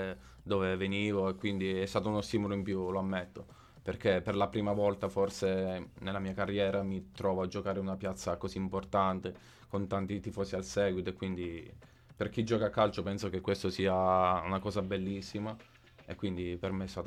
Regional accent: Bellante, Abruzzo, Italy; Ho iniziato nella squadra del mio paese, a Bellante, un paesino vicino a Teramo, tra l'altro.

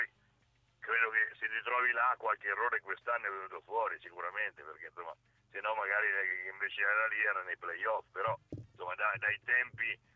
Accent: Perugia, Umbria, Italy; Io sono perugino sicuramente, però credo che l'Ancona, dove io ho lavorato

